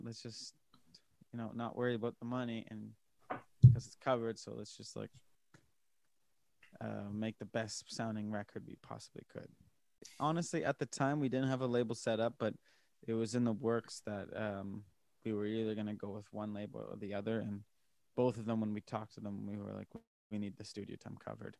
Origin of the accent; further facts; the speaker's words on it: Manitoba, Canada; I'm from Manitoba, and I was playing a hometown show